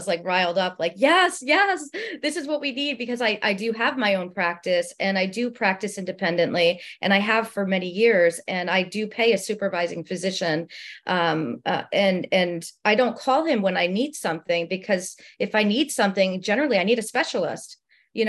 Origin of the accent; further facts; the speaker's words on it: New York, United States; now in US South; I came from New York, I moved to the South